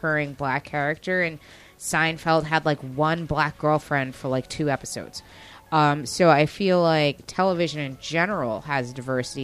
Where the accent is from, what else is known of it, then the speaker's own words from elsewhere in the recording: New York, United States; and I didn't grow up in the city. I grew up in Westchester, and I also went to like an all-girls college prep.